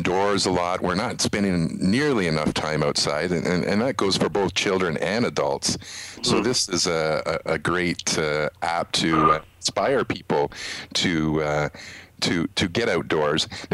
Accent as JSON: {"language": "English", "town": "Brampton", "region": "Ontario", "country": "Canada", "said": "We mentioned earlier we're from Brampton."}